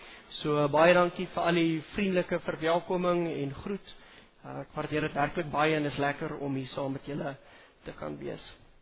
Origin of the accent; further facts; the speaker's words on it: Namibia; also born or lived in Northern Cape, South Africa; Ek kom van Namibia af, my familie bly nog daar, eers Noord-Kaap en toe Namibia toe getrek.